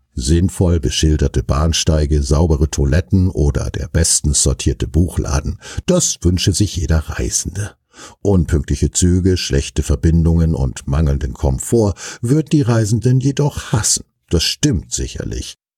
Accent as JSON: {"language": "German", "region": "Lower Saxony", "country": "Germany", "said": "Nun hatte ich als Niedersachse schon öfter das Vergnügen, mit der Bahn nach Bremen zu fahren"}